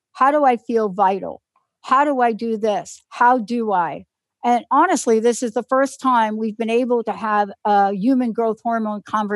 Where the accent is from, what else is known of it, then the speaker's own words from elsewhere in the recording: Bronx, New York, United States; I'm a girl from the Bronx.